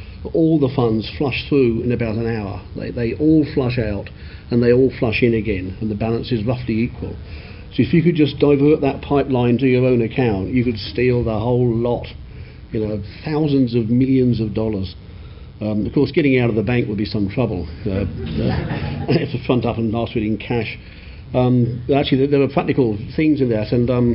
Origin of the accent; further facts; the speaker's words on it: United Kingdom; accent: British; now in Australia; I'm British, you can tell by the accent. Well, actually, I'm not. I'm an Australian. I went to Australia 30 years ago and became an Australian citizen.